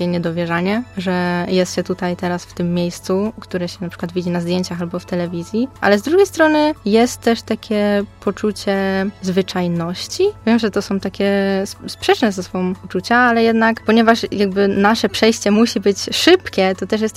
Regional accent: Opole, Opole Voivodeship, Poland; tu się wychowałam na kinie właśnie, na kinie Meduza.

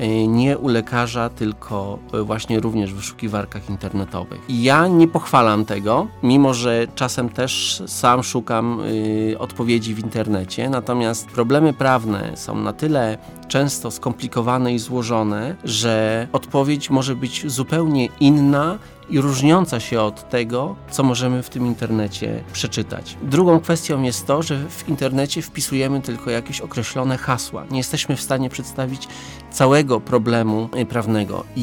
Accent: Olesno, Opole Voivodeship, Poland; bo ja pochodzę z Olesna

